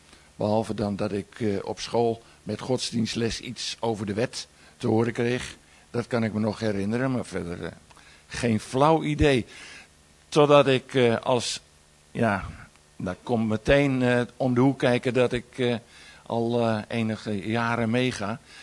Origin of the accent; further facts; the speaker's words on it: Amsterdam, North Holland, Netherlands; Ik woonde in Amsterdam. Ik ben opgevoed in Amsterdam.